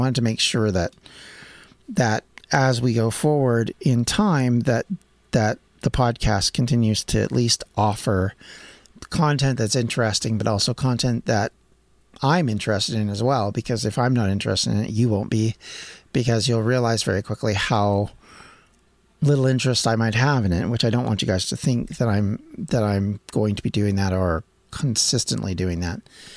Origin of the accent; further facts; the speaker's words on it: Canada; also born or lived in Wales; I come from Canada. I've lived in Wales. I have Welsh ancestors.